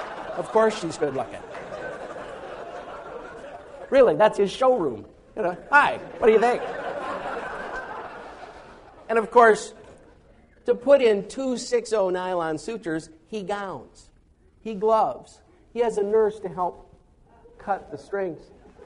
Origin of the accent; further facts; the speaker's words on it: Midwest, United States; and I'm from the Midwest, the understated Midwest.